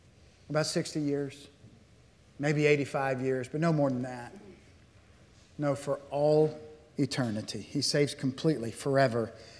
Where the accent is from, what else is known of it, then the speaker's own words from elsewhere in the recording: Arkansas, United States; I grew up in Arkansas, so the language here, a lot of my language that we used to use in Arkansas is different than it is today.